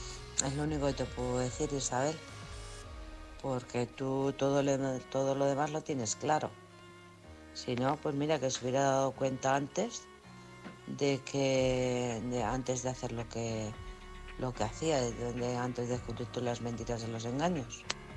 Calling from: Alcorcón, Community of Madrid, Spain; de Alcorcón.

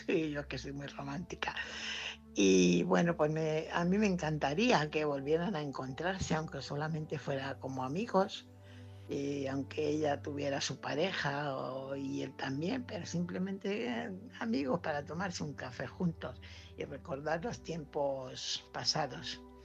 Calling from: Fuenlabrada, Community of Madrid, Spain; corresponsal de Fuenlabrada.

